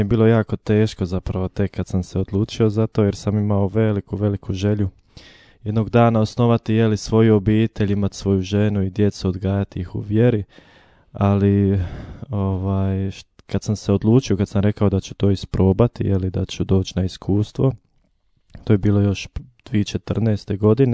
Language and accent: Croatian; Basel, Basel-Stadt, Switzerland; now in Zagreb, Croatia; Uskoro ću napuniti u ovoj godini 30 godina. Inače, sam rođen i odrastao u Švicarskoj, u Bazelu. I moji su rodom iz Tomislavgrada, iz Hercegovine.